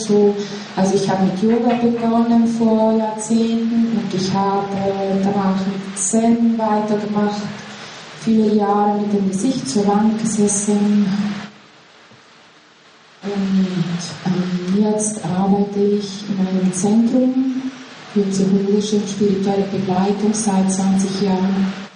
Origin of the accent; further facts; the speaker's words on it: Trentino-Alto Adige, Italy; Ich bin aus Südtirol, also aus dem Unterland, wer von hier ist. Und ich bin schon seit dem letzten Jahrtausend hier auf diesem Stuhl.